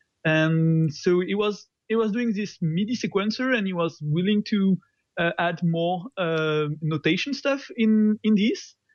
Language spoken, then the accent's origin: English; France; accent: French; English is a second language; And sorry for the accent, because I know my French accent sometimes make it sound different.